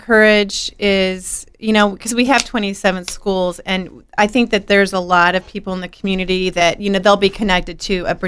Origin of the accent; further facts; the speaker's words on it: Peoria, Illinois, United States; I grew up in Peoria Public Schools